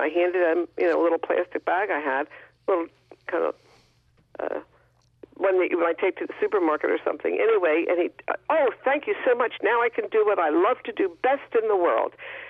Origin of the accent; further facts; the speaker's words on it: Athol, Massachusetts, United States; Hi there. I'm from Athol.